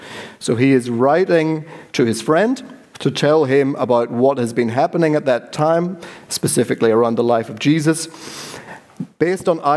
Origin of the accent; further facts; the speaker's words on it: Northern Ireland, United Kingdom; I'm from Northern Ireland.